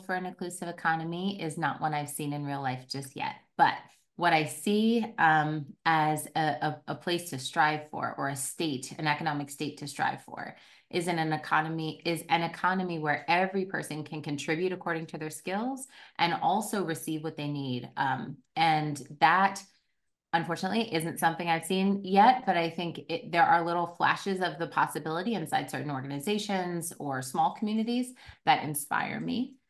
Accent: Philadelphia, Pennsylvania, United States; I'm from an area called West Oak Lane, which is on the north side of Philly. And then the rest of my family is outside of Philly in some of the Delaware County suburbs.

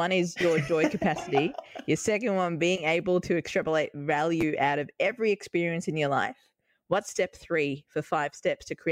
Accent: Melbourne, Victoria, Australia; now in New York, United States; I'm from Melbourne, Australia, we have a population of around 2 to 3 million people.

